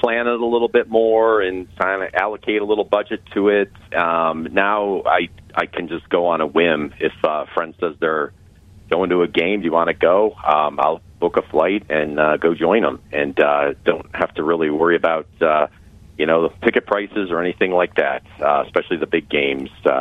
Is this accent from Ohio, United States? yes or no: yes; Cleveland, Ohio, United States; Well, I grew up in Cleveland, so from an NFL perspective, it's definitely the Cleveland Browns.